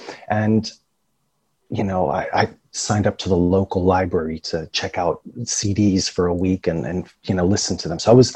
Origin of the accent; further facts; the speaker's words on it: Hesse, Germany; The small town where I grew up was just outside of Frankfurt, which is known for being a financial capital.